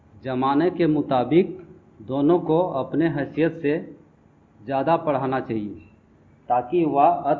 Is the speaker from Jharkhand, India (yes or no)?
yes; Chandrapura, Jharkhand, India; ग्राम पंचायत तुरियो, थाना चंद्रपुरा, जिला बोकारो का रहने वाला हूँ।